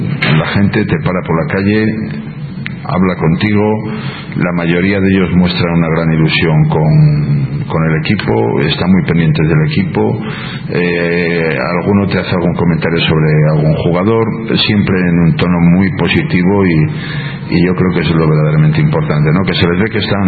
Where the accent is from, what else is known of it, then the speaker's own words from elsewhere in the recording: Granada, Andalusia, Spain; Soy de Granada y del Atlético de Madrid.